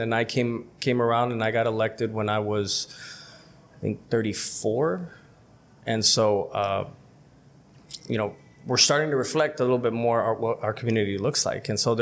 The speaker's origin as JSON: {"language": "English", "town": "El Centro", "region": "California", "country": "United States", "tie": "born or raised there", "also_born_or_lived": "Los Angeles", "said": "so I'm from El Centro, born in LA, but raised here in El Centro, a product of the community."}